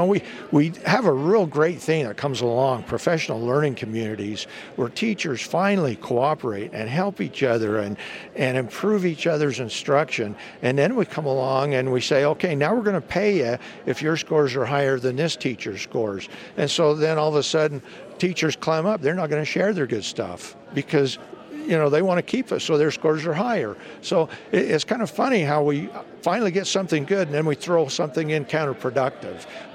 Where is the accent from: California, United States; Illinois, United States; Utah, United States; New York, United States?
Utah, United States; Hurricane; I'm from Hurricane, Utah.